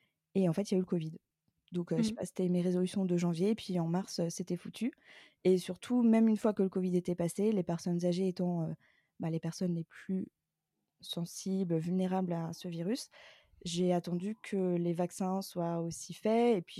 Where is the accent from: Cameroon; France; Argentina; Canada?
France; Grand Est; j'ai 32 ans, je suis alsacienne et je vis près de Strasbourg.